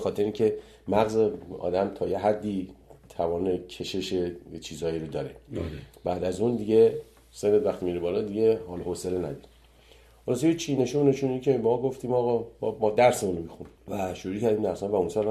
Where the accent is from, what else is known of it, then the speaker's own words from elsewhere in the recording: Iran; moved away; بعد مثلا 30 سال 30 خورده سال که از ایران من اومدم بیرون دیگه ندیده بودمش دیگه